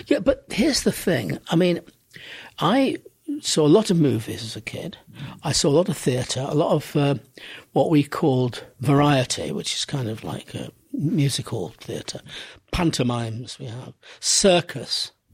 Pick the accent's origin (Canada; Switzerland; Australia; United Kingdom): United Kingdom; Manchester, North West England; I grew up in Manchester in a very unartistic environment